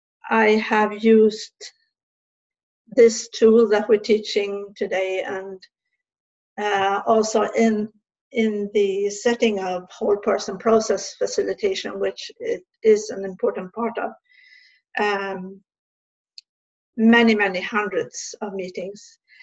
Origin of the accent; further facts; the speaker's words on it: Sweden; I'm from Sweden. I live in the western part of Sweden.